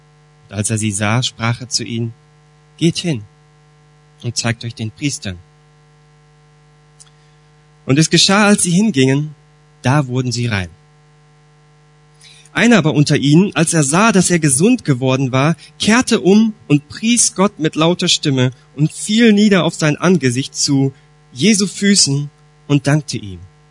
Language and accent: German; Swisttal, North Rhine-Westphalia, Germany; ich bin in Swisttal-Heimatsheim aufgewachsen, also hier in der Gegend, bin in Euskirchen zur Schule gegangen